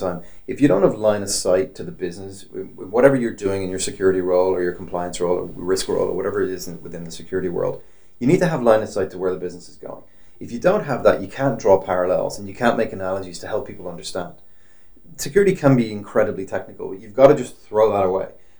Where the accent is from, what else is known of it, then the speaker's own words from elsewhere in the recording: Ireland; I am Irish, though